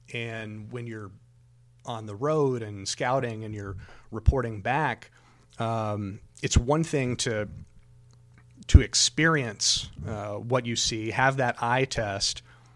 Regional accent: Daytona Beach, Florida, United States; also born or lived in Talladega; I was born in Talladega, raised in Daytona. So very, very knowledgeable about the sport.

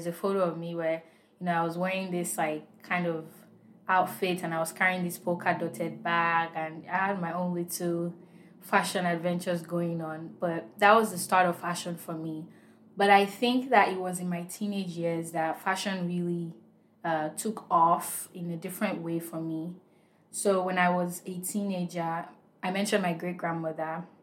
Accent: Nigeria; I was born and raised in Nigeria, and you know, growing up in Nigeria, you see people wearing Ankara all the time.

